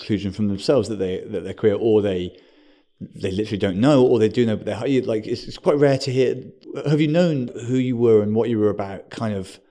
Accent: United Kingdom; Yeah. Well, we're British, to be fair.

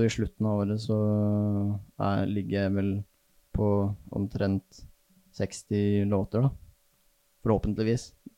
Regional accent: Vestfossen, Buskerud, Norway; now in Bø, Norway; Jo, så greier jeg at jeg vokste opp i Vestfossen, og jeg er oppvokst der med 10, så, eller vi er en søskenflokk på 10.

